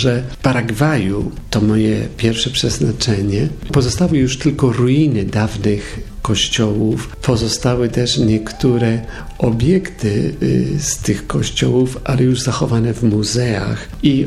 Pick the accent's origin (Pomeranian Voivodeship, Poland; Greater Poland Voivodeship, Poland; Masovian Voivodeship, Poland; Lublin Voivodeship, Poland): Greater Poland Voivodeship, Poland; Poznań; tutaj w Poznaniu, bo jestem rodowitym poznaniakiem z Franowa